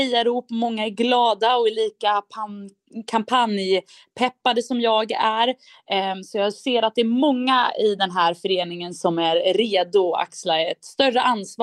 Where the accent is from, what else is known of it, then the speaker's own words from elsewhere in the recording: Gothenburg, Västra Götaland County, Sweden; Jag tror att det är de grejerna som jag som göteborgare tar med mig också in i mitt uppdrag som partisekreterare.